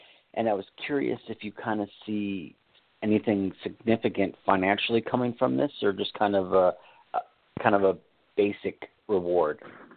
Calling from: California, United States; I'm calling from California.

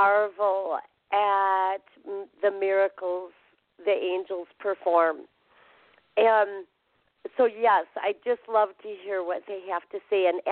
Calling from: Minnesota, United States; I'm calling from northern Minnesota

